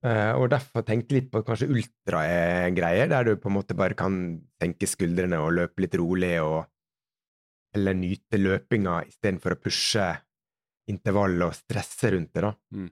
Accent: Møre og Romsdal, Norway

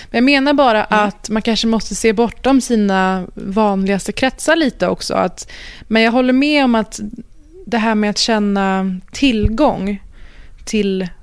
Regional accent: Sweden; fast jag är född och uppvuxen i Sverige.

